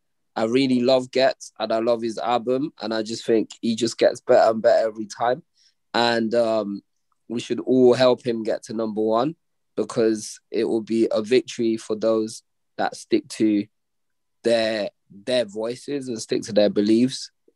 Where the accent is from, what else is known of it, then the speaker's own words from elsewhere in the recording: United Kingdom; What's mad is what we don't take in as Black British people is that technically there aren't even that many of us in this country.